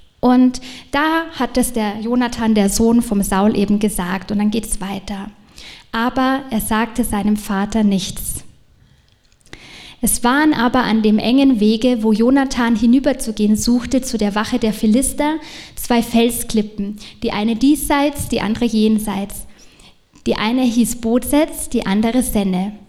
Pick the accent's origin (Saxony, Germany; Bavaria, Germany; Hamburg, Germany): Bavaria, Germany; Munich; ich komme aus München und da gibt es die Bussi Bussi Gesellschaft.